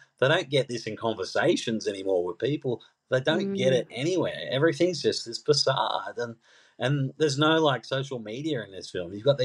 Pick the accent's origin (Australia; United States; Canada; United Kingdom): Australia; Mount Druitt, New South Wales; as a kid, you know, I grew up in Mount Druitt, right?